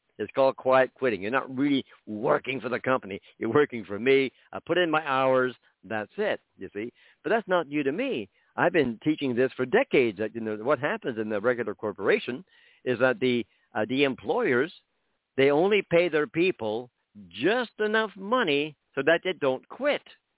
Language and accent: English; Canada; I'm Canadian, so let's use hockey, okay?